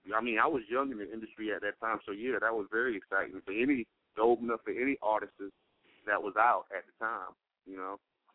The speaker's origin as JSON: {"language": "English", "town": "Florence", "region": "South Carolina", "country": "United States", "said": "Well, like I said before, I'm originally from South Carolina. Lived up to Florence, South Carolina, Flowtown."}